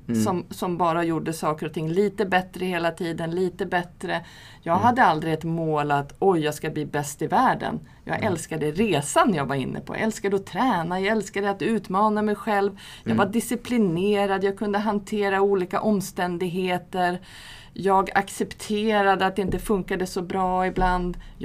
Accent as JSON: {"language": "Swedish", "town": "Surahammar", "region": "Västmanland County", "country": "Sweden", "said": "jag kom från Surahammar"}